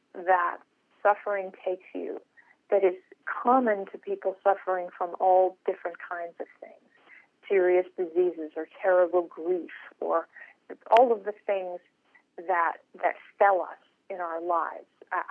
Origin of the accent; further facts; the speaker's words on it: United States; and in being an American, being safe, being in an orderly society